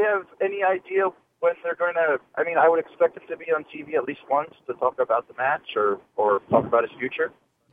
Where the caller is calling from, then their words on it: New Jersey, United States; from New Jersey.